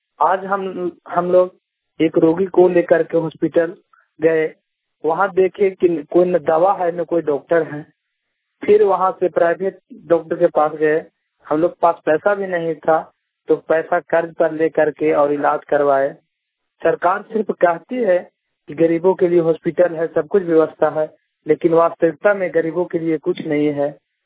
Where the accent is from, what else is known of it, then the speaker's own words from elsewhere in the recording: Jharkhand, India; ग्राम post Salaiya थाना जोरी प्रखंड हंटरगंज जिला चतरा झारखंड का निवासी हूँ।